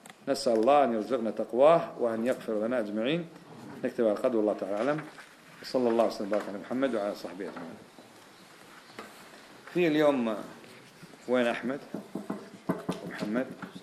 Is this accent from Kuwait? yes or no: yes; Kuwait; ثم طهر الله عز وجل هذه البلاد، بلادنا الكويت، من هذا المظهر